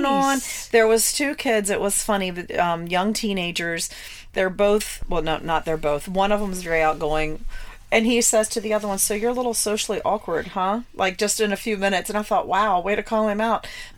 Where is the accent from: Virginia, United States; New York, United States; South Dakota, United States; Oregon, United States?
Virginia, United States; We're from Virginia. They're from North Carolina. But we meet in Indiana, right?